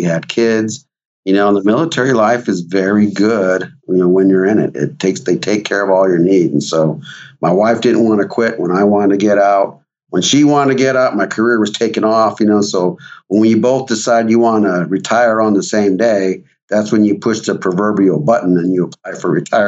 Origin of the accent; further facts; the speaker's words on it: New Mexico, United States; I grew up in New Mexico, and I was out in the desert